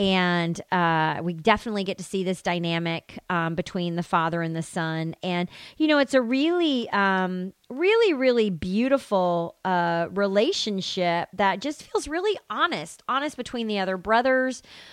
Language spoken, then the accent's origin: English; Tennessee, United States; It's been snowing in my home state of Tennessee.